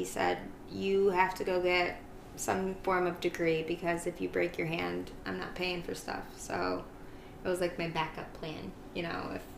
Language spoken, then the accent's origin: English; Sturgis, United States; I am from Sturgis.